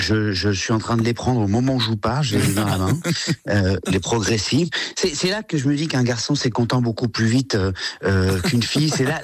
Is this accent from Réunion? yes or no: yes; Réunion; moved away as an adult; now in France; moi j'ai grandi à La Réunion, j'y suis né et j'y ai grandi jusqu'à l'âge de 25 ans. Je suis arrivé en métropole, j'avais déjà quasiment 25 ans.